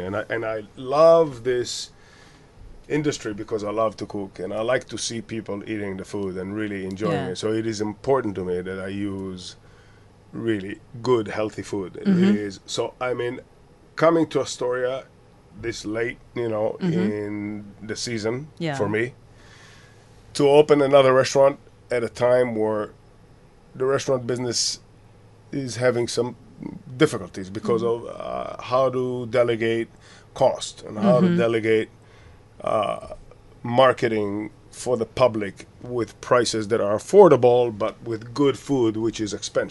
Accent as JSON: {"language": "English", "country": "Israel", "tie": "born or raised there", "said": "See, I grew up in Israel. I'm from Israel."}